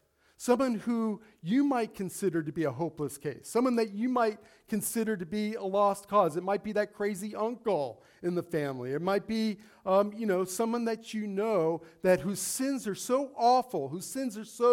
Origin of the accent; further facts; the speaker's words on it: Las Vegas, Nevada, United States; I grew up in Las Vegas, and I always kind of go back to Las Vegas, but I did. Hey, I lived there for most of my life.